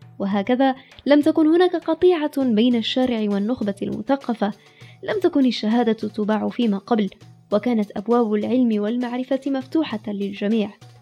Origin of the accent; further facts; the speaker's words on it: Fez, Fez-Meknes, Morocco; عشت طفولتي في مدينة فاس في شارع يوجد قبالة جامع القرويين